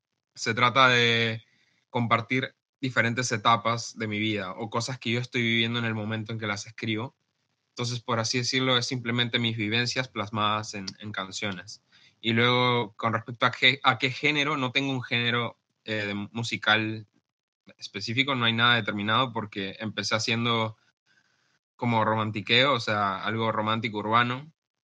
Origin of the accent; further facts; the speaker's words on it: Chile; now in United States; Yo vengo de Chile, estoy viviendo en Estados Unidos ahora